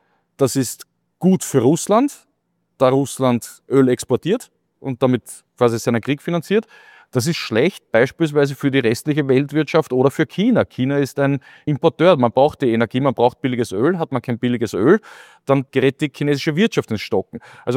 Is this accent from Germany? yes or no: no; Austria; Das ist so wie bei uns in Österreich von der Konzeption her.